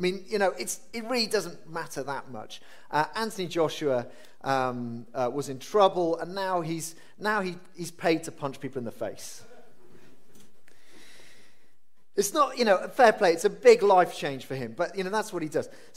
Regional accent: Wales, United Kingdom; if you're English, I know a lot of us aren't English, I'm Welsh, and so I'm rejoicing for you

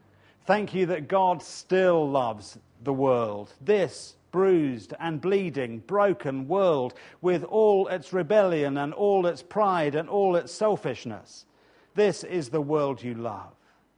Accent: England, United Kingdom; Let me just mention two, and obviously being English doesn't help.

